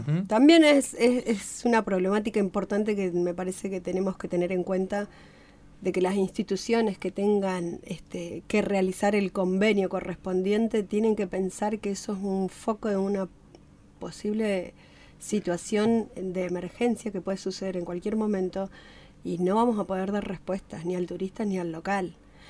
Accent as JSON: {"language": "Spanish", "town": "Lago Puelo", "region": "Chubut", "country": "Argentina", "tie": "born or raised there", "said": "Lo que somos del Lago Puelo de toda la vida sabemos que la tierra y el negocio inmobiliario..."}